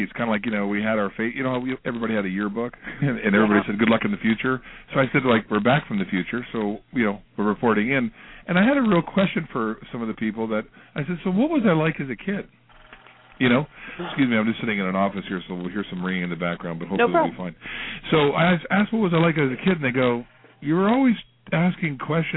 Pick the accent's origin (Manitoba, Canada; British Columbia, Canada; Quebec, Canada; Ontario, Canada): Manitoba, Canada; this was unheard of sort of in our community where I grew up in Manitoba and Canada here.